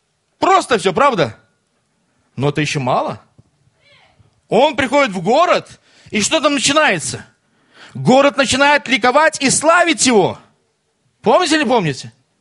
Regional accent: Latvia; Я вообще служил в Белоруссии. Я сам латыш, но я служил в Белоруссии, в Полоцке.

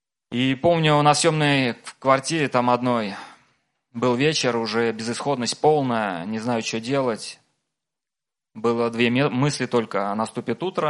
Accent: Moscow, Russia; Я из Москвы, приехал в гости. У нас церковь в Москве называется Часовня на Голгофе.

